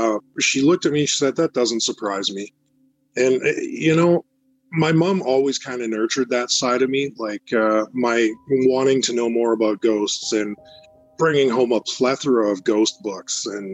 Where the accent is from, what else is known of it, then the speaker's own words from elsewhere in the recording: Winnipeg, Manitoba, Canada; I grew up in Winnipeg, Manitoba, Canada